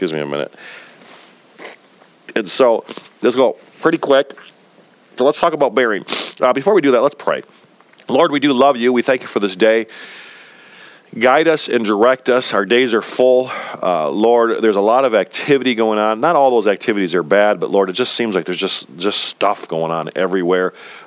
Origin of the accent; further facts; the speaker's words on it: Amro, Wisconsin, United States; Being born and raised in Wisconsin, just outside of Oshkosh, in the farm community of Amro, I've spent some time working on farms and planting and harvesting